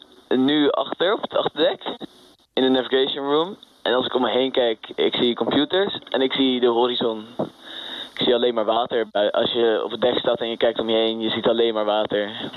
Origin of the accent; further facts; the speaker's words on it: Hilversum, North Holland, Netherlands; Ik kom uit Hilversum.